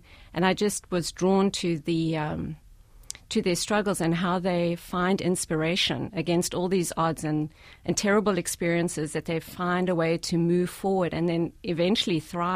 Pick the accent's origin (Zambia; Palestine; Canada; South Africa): South Africa; Johannesburg, Gauteng; now in United States; I was born to a middle-class family, and we lived in the suburbs of a big city. We lived in Johannesburg.